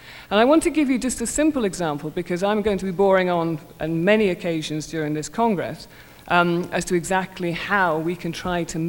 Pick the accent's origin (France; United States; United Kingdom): United Kingdom; You will have to slow me down because I'm British and we tend to mumble, so.